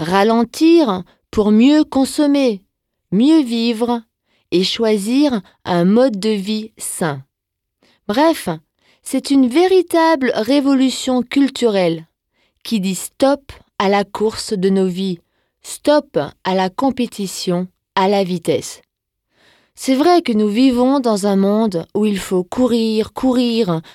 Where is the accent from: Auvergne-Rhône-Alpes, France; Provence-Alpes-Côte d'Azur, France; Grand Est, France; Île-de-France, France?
Grand Est, France; Chez nous en Alsace, c'est en allemand que nous la chantons.